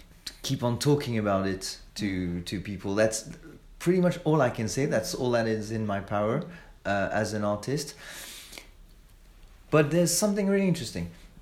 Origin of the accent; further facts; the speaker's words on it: France; English is a second language; now in United Kingdom; in the UK, the first question you're asked when you arrive with your accent and your foreign origins, where are you from? And I remember loving that, because in France no one was interested